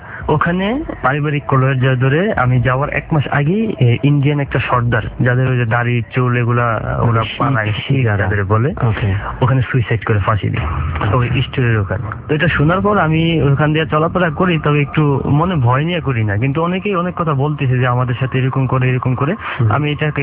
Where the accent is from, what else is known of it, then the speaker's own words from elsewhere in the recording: Chandpur, Chittagong Division, Bangladesh; now in Oman; আমার বাড়ি চাঁদপুরে, আমি ওমানে থাকি।